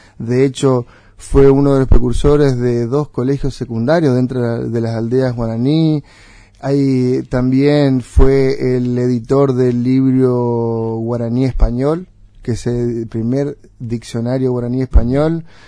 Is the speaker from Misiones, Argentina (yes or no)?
yes; Puerto Iguazú, Misiones, Argentina; also born or lived in Posadas; Me crié acá en Villa Tacuara, a 2 cuadras del Banco Nación. Hice mis estudios primarios y secundarios en Puerto Iguazú. Después me trasladé a Posadas, donde inicié mis estudios universitarios